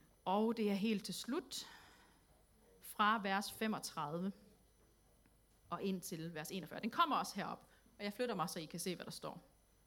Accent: Region of Southern Denmark, Denmark; Jeg er skabsnordjyde, jeg er i virkeligheden fynbo.

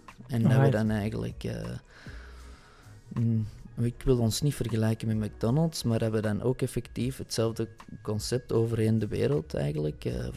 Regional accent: Aartselaar, Flanders, Belgium; En dat is in de kerstmarkt van Aartselaar. Dat is in ons thuisdorp.

